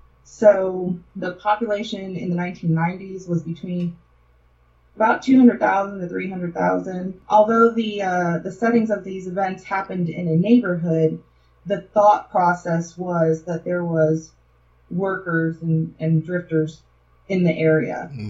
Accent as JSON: {"language": "English", "town": "Chicago", "region": "Illinois", "country": "United States", "lives_now": "Texas, United States", "said": "I'm from Chicago, but I live in Texas, and I'm familiar with the Dallas-Fort Worth area."}